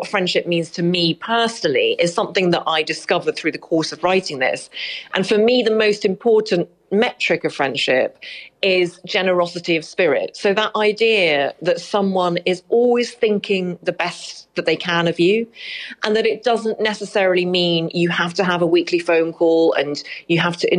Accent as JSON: {"language": "English", "town": "Derry", "region": "Northern Ireland", "country": "United Kingdom", "tie": "born or raised there", "also_born_or_lived": "England", "said": "And so we moved over to Derry as a family, and I grew up there for most of my life."}